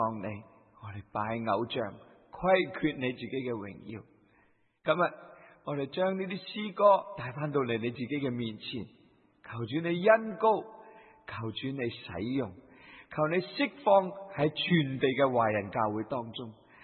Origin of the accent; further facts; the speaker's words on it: China; 你大大嘅拯救我哋中国人归向你